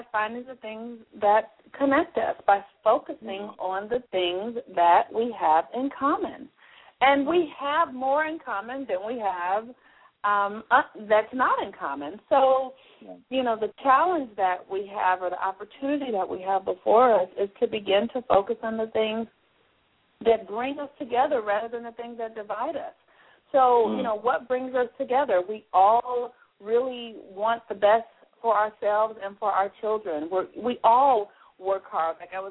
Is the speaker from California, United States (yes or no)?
yes; California, United States; born there; how come I was born in California and not in South Africa?